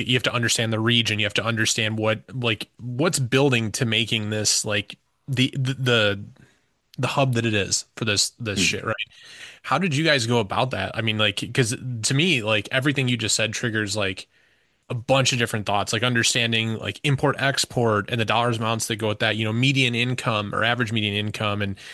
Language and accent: English; Detroit, Michigan, United States; You know, I'm from Detroit.